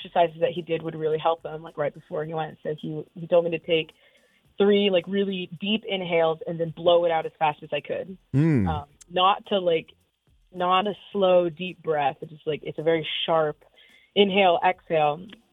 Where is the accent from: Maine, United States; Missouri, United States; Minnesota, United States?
Maine, United States; also born or lived in Guatemala; Yeah, I was adopted from Guatemala, but I spent all my life in Maine, went to school in Maine.